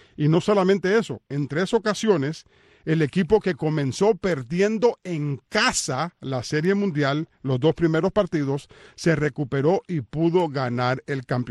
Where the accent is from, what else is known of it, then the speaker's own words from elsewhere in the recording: Guanabacoa, Havana, Cuba; born there; En Guanabacoa.